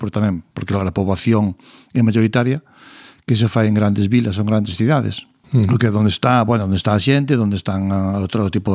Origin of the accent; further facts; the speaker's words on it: Galicia, Spain; como galego